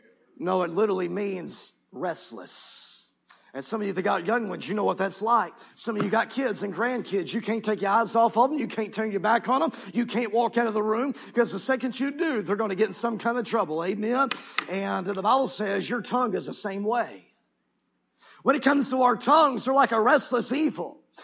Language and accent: English; Cleburne, Texas, United States; and again, I'm from Cleburne, so you know this to be true.